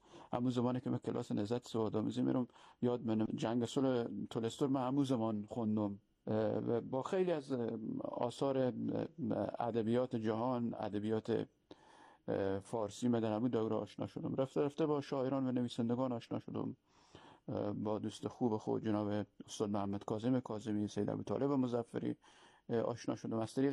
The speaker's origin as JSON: {"language": "Persian", "country": "Iran", "tie": "born or raised there", "also_born_or_lived": "Herat, Afghanistan", "said": "مثل خیلی های دیگه ما هم آواره ایران شدیم."}